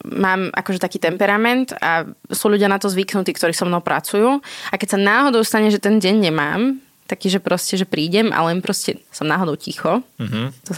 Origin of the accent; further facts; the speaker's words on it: Poprad, Prešov Region, Slovakia; ja som z Popradu. Takže ja som vyrastala v zime.